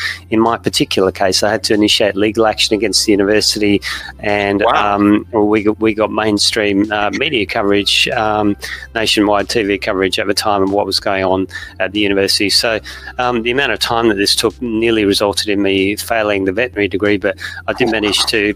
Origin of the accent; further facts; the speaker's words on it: Perth, Western Australia, Australia; now in Winchester, United Kingdom; Although I'm based in Winchester, 1 hour south of London, at a university today, I'm originally from Perth, and of course that's the world capital of the live sheep trade.